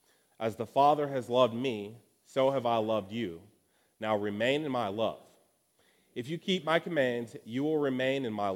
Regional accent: Milwaukee, Wisconsin, United States; I'm from Milwaukee

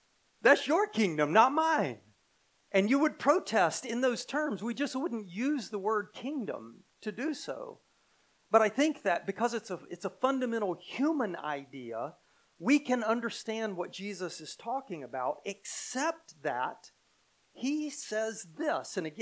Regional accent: United States; And it would be pretty vain for me to protest, hey, I'm an American.

